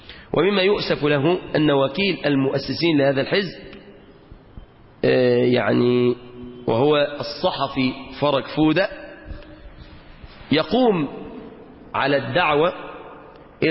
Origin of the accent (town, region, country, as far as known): Egypt